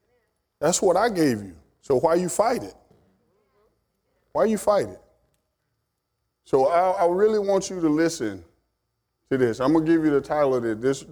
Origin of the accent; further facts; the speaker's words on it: Alabama, United States; moved away; I'm originally from Alabama. I've been up here about 22 years, and I'm still a country boy.